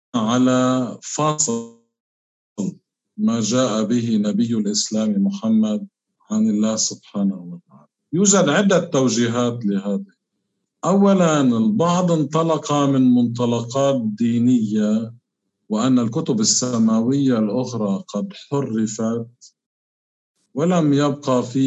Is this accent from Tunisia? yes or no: no; Lebanon; من بلدنا لبنان